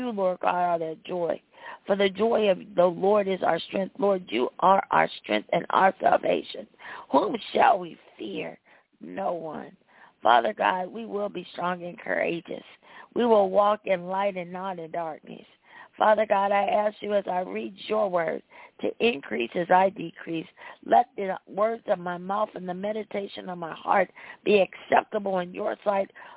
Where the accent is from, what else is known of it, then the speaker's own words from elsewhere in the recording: the South, United States; accent: Southern; And when I get all kind of discombobulated, you'll hear my southern accent come out.